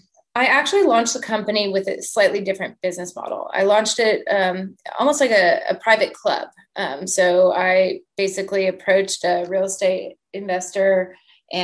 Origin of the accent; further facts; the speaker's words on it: Houston, Texas, United States; I was born in Houston, grew up in Houston, and I went off to school in Colorado.